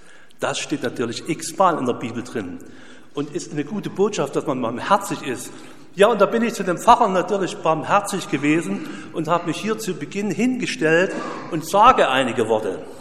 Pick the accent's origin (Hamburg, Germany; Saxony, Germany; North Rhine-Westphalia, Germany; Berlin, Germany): Saxony, Germany; Chemnitz; aus Chemnitz zum Beispiel, ja, meine Heimat.